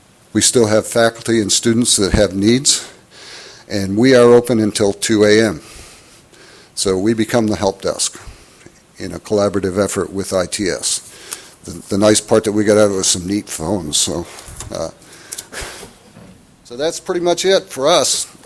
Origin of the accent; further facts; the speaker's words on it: Maine, United States; I mean, I grew up going to class 30 below because I'm from Maine.